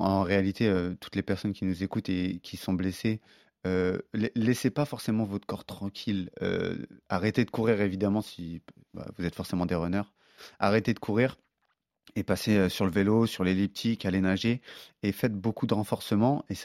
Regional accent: Corbeil-Essonnes, Île-de-France, France; je suis né à Corbeil-Essonne, pour vous rendre compte un peu du contrario.

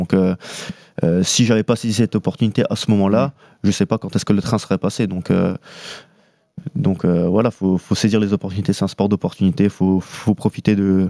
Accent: France; Franchement, je pense qu'on n'est pas encore une nation respectée. On est un peu sous-estimé même, je dirais, par rapport à aux autres nations

